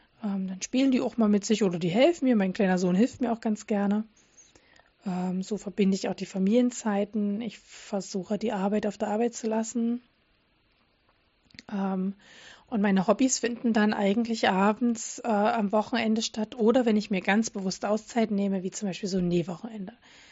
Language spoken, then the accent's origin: German; Dresden, Saxony, Germany; Es gibt zurzeit keinen Grund, zurück nach Dresden zu ziehen. Es ist nicht ausgeschlossen. Ich vermisse meine Heimatstadt natürlich, aber wir fühlen uns auch zunehmend jetzt hier zu Hause.